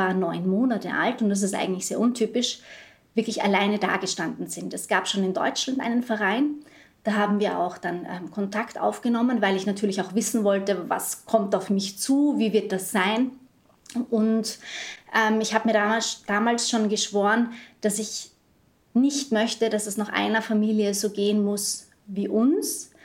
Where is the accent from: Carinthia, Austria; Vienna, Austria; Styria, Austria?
Vienna, Austria; now in Vösendorf, Austria; Das ist in Vösendorf, nahe bei Wien. Also man kann eigentlich sagen, es ist so gut wie Wien. Ich bin auch in Wien aufgewachsen. Ja, wir haben hier ein kleines Reihenhaus, in dem wir uns sehr wohl fühlen.